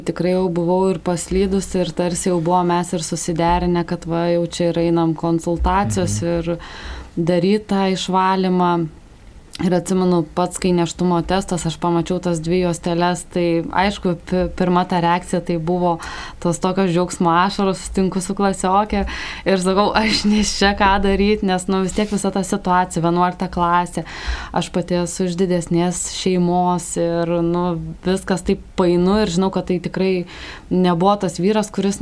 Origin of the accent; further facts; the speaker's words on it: Kaunas, Kaunas County, Lithuania; aš pati esu iš Kauno.